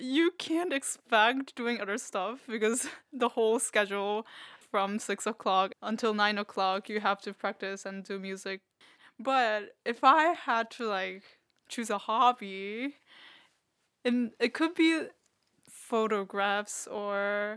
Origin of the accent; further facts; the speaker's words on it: South Korea; I'm from South Korea.